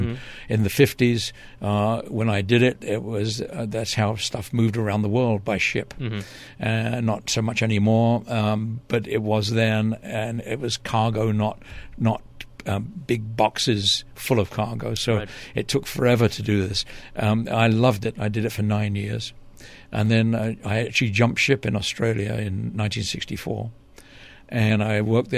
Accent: London, United Kingdom; Raised during the war and evacuated twice out of London.

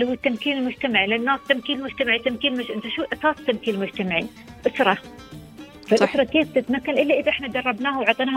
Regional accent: United Arab Emirates; عندنا بالإمارات

